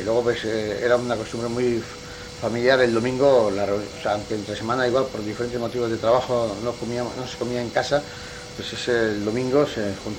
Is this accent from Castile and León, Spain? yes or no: no; Tolosa, Basque Country, Spain; esto ya no es un pueblo de donde yo soy, de Tolosa